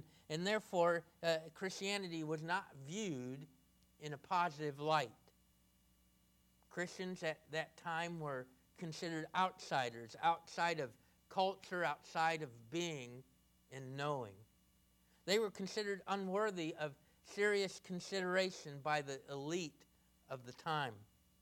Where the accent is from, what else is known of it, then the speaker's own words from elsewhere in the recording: Midwest, United States; from what I had known growing up in the Midwest.